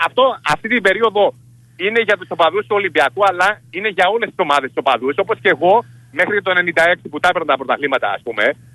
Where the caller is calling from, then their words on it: Vrilissia, Attica, Greece; από Βρυλίσια